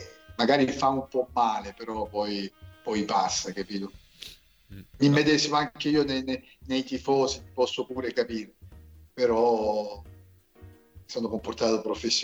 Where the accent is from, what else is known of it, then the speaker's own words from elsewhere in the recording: Lecce, Apulia, Italy; io da leccese vado a Bari, come la prenderanno i leccesi e i baresi?